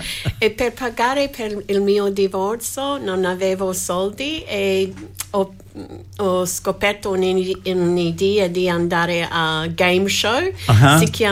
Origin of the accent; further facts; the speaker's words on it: Australia; Italian is a second language; moved away as an adult; now in Italy; Sono australiana, origine australiana, ma vissuto in Italia da 1991 in più